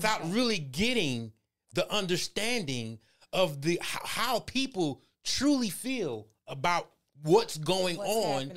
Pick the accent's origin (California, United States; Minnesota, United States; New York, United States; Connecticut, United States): New York, United States; Brooklyn; all the way from my hometown. Well, I was born and raised from Brooklyn, New York.